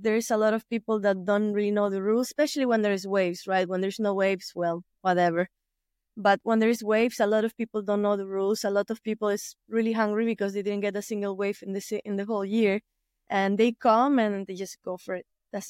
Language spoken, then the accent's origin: English; Morro Jable, Canary Islands, Spain; English is a second language; I was born in the hospital, right? But I was raised in Morro Cable, so in the edge south of the island. And since a few years now, I live in Corralejo.